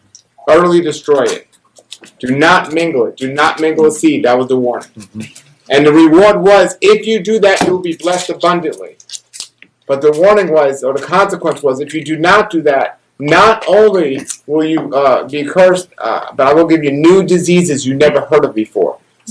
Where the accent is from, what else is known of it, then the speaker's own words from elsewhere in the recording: New York City, New York, United States; I was an atheist, growing up in New York City with two Jewish parents who were the most secular people I've ever met, and they still are.